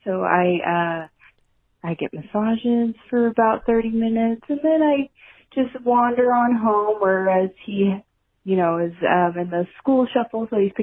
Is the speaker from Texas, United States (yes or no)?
yes; San Antonio, Texas, United States; I'm from San Antonio.